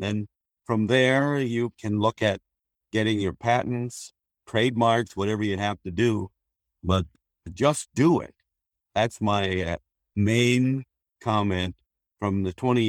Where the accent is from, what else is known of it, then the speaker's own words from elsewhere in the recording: Wausau, Wisconsin, United States; I grew up in central Wisconsin, Wausau, Hatley area, a small town about 60 miles west of Green Bay, and grew up on a dairy farm.